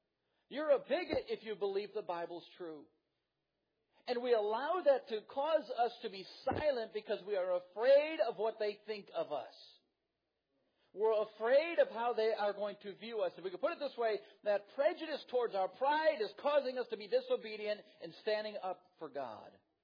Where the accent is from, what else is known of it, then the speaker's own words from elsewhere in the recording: Wisconsin, United States; I grew up in Wisconsin. I'm a Green Bay Packer fan.